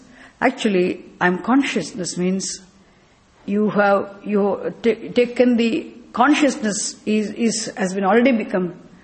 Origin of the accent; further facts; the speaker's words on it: India; Relatively right notion. I am an Indian. Relatively right notion.